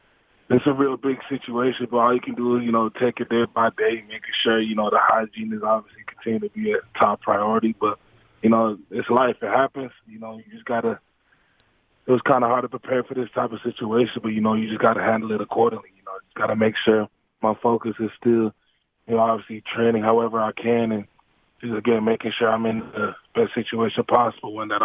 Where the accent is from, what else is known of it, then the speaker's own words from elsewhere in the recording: Ottawa, Ontario, Canada; even though I lived in Ottawa, Ontario, for most of my life, you know, my parents were born and raised in Jamaica. So I really, you know, I consider as a myself, you know, Canadian kid living in a Jamaican household.